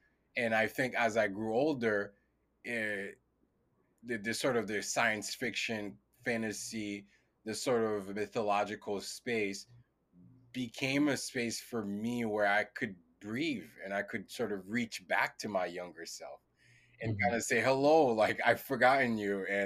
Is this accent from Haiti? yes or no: yes; Haiti; And I think for me, growing up in Haiti, I didn't really make a difference between the surreal or the fantastical and the types of futures that existed.